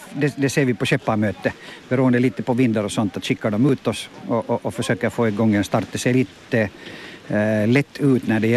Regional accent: Finland; Vi är alla finländare, eller vi är alla finlandssvenskar, studiekompisar.

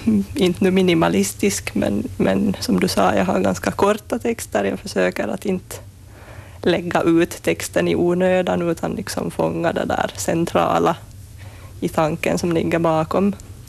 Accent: Kalvholmen, Ostrobothnia, Finland; Ja, jag kommer från Kalvholmen ursprungligen.

